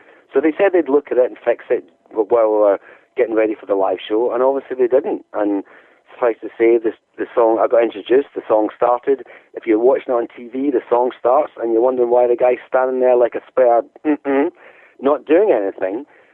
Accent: Scotland, United Kingdom; now in Twickenham, United Kingdom; I'm a Twickenham boy. Believe, I know I don't sound like one, but like Jim, I'm a Scot.

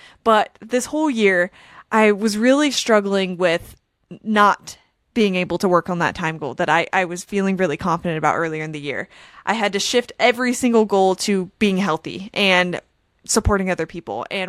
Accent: Eugene, Oregon, United States; I decided to run Eugene just as a party pace run just to do it because Eugene was my hometown.

